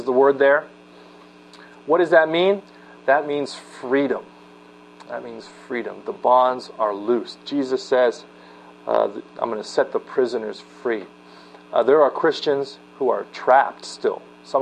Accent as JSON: {"language": "English", "town": "Los Angeles", "region": "California", "country": "United States", "said": "I'm from Los Angeles. I'm not a cowboy."}